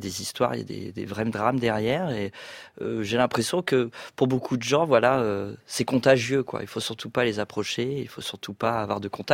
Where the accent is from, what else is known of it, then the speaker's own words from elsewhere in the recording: Sartrouville, Île-de-France, France; je viens de la banlieue. De toute façon, je viens de Sartrouville.